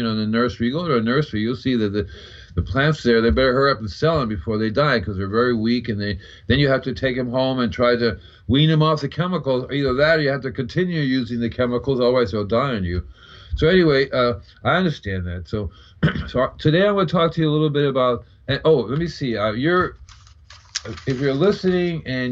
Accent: Puerto Rico; also born or lived in Cuba; I know I grew up in Puerto Rico and Cuba on a farm

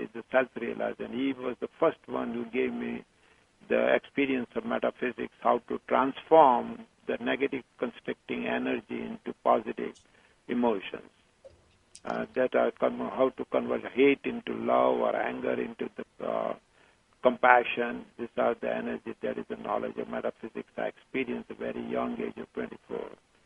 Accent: India; born there; I was born in India during the Mahatma Gandhi independence movement to principles of nonviolence.

